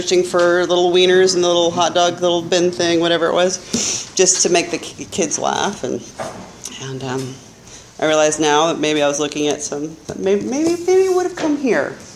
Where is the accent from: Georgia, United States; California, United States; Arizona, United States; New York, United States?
California, United States; Arroyo Grande; and I'm from Arroyo Grande.